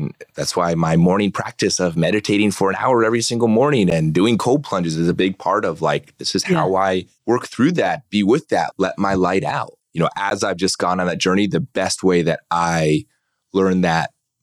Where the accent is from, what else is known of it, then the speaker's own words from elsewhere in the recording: San Diego, California, United States; I was born and raised in San Diego. I had three older sisters growing up.